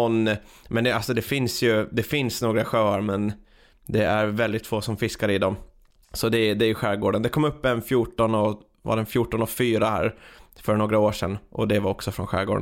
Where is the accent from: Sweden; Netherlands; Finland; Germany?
Finland; Åland; eftersom att jag är ju ålänning